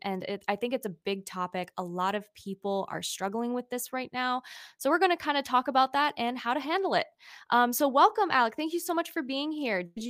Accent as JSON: {"language": "English", "town": "Chicago", "region": "Illinois", "country": "United States", "said": "I'm from Chicago, so that's like, you know, we go into the city and we hope we come out."}